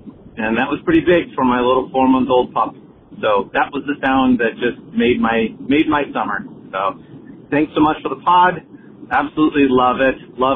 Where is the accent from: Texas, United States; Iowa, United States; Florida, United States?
Iowa, United States; I'm from Iowa.